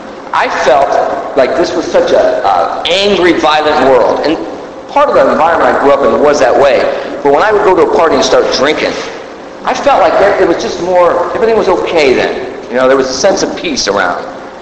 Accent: Stockton, California, United States; I grew up in California. I grew up in a town called Stockton, California.

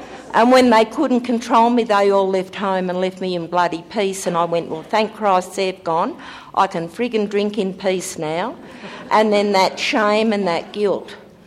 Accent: Australia; I came from Australia to come here, and I've been here a couple of times before

